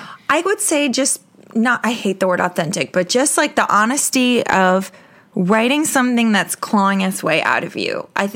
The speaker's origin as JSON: {"language": "English", "region": "New York", "country": "United States", "said": "Like I'm a New Yorker. I don't drive."}